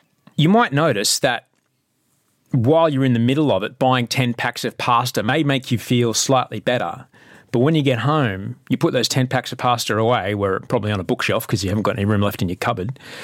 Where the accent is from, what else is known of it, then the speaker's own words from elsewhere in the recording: Sydney, New South Wales, Australia; I'm from Sydney, Australia